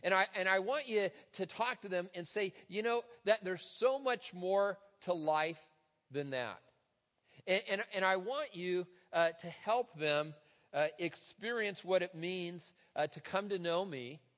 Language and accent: English; Tacoma, Washington, United States; for those of you who are from my hometown, Tacoma, watching online.